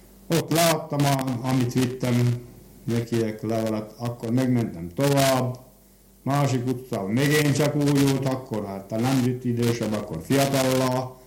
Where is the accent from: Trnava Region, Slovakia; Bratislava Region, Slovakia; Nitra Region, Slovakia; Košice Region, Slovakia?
Bratislava Region, Slovakia; kérdezősködött, hova valósi vagyok, mondtam, Pozsony megyei vagyok.